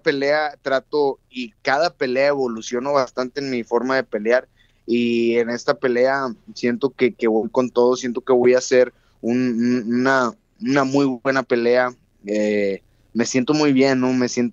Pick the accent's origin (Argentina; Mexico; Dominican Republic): Mexico; nacido y crecido en México.